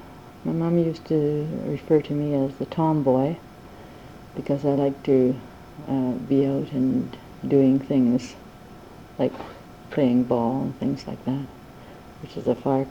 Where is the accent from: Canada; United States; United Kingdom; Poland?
Canada; Coaldale, Alberta; also born or lived in Provost / Grande Prairie; Oh, just, we moved, when I was five, we moved to Grand Prairie, from Grand Prairie to southern Alberta, to Coaldale.